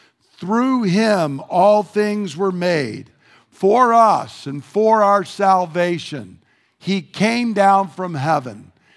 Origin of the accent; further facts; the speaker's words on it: Georgia, United States; We were about the only people in my hometown that didn't go to church. I mean, if you're in rural Georgia, like the devil would go to church in rural Georgia.